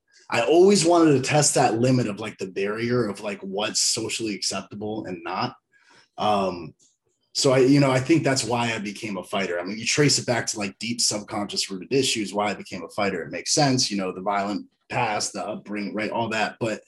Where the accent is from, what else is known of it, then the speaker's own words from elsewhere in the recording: Virginia, United States; I was a mutt, man. I grew up all around Northern Virginia.